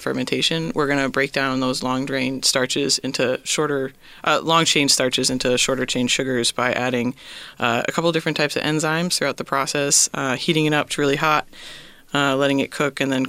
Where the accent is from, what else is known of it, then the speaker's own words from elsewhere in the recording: Connecticut, United States; I'm originally from Connecticut.